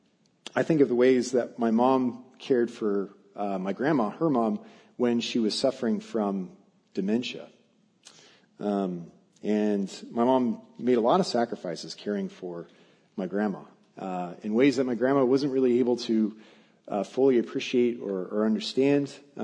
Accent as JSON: {"language": "English", "region": "Arizona", "country": "United States", "said": "I'm being from Arizona, I was unaware that this was a thing"}